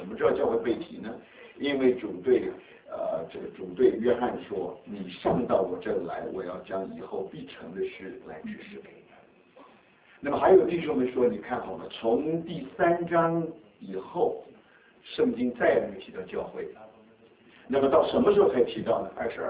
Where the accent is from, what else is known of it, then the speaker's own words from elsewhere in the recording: China; 我觉得我们中国人没有太多条件